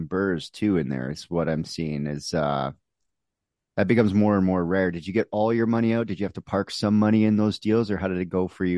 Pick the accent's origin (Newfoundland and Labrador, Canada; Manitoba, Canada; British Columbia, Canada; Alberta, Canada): Manitoba, Canada; Winnipeg; but I'm from Winnipeg and we're not allowed to like Regina or Saskatchewan.